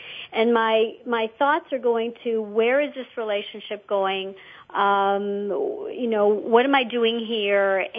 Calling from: Ottawa, Ontario, Canada; Ottawa, Canada.

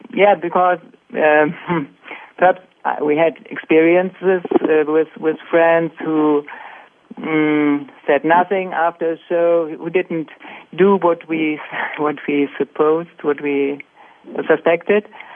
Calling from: Hamburg, Germany; English is a second language; I'm calling in from Hamburg, too.

